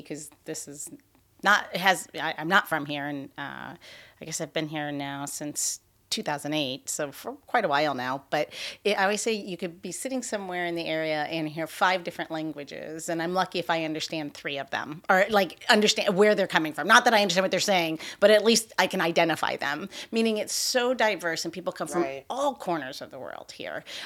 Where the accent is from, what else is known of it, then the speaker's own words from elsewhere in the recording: Midwest, United States; And I got to learn all the differences of the cultural differences there where growing up in the Midwest, it was all kind of like one